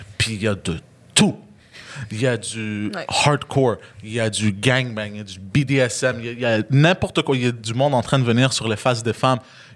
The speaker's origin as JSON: {"language": "French", "town": "Montreal", "region": "Quebec", "country": "Canada", "said": "Parce que moi, je viens de Parc Extension. Puis on est très agressif."}